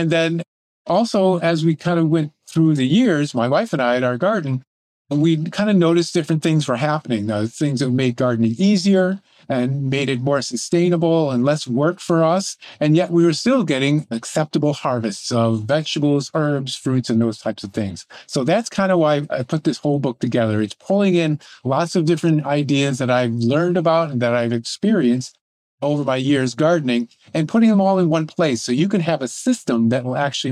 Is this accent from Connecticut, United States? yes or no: yes; Connecticut, United States; I grew up in Connecticut, and my Italian grandparents, every time one of their six children got married, they gave them a piece of land on their property.